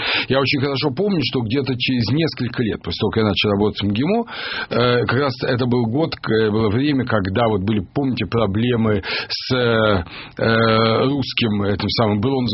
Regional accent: Russia; born there; Вот я родился в России, я надеюсь, что я здесь сгаживаюсь в некотором смысле.

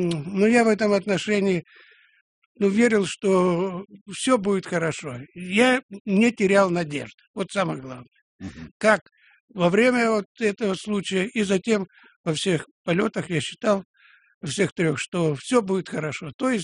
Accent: Krasnodar Krai, Russia; хотя я южный человек, я с Кубани.

